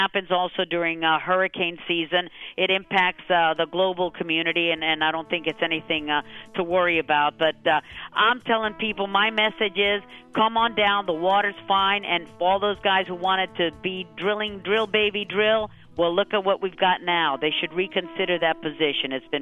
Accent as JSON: {"language": "English", "region": "Florida", "country": "United States", "said": "And there's still a lot of speculation in my home state of Florida about if it's going to get down there."}